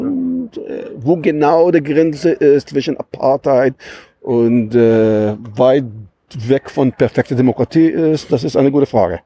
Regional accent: Jerusalem, Jerusalem District, Israel; Ich bin eigentlich in Ost-Jerusalem aufgewachsen, in einer Siedlung, eine israelische Siedlung aufgewachsen.

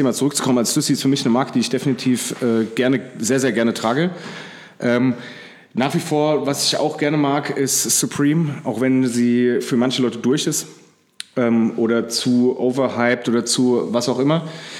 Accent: Dreieich, Hesse, Germany; ich kann es schon davor von diversen Skate-Sessions aus Frankfurt und aus Dreieich, wo ich aufgewachsen bin.

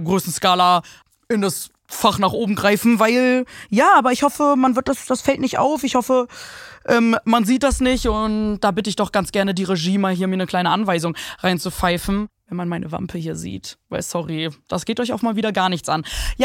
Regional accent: Hornburg, Lower Saxony, Germany; Genau, meine Jugend wurde geprägt. Leute, meine Jugend in Hornburg

